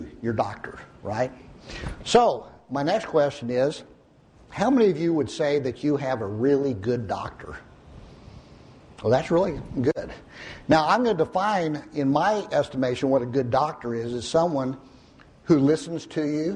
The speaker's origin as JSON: {"language": "English", "town": "Tulsa", "region": "Oklahoma", "country": "United States", "said": "I'm an MD physician, and I come from Tulsa, Oklahoma, but I love Texas."}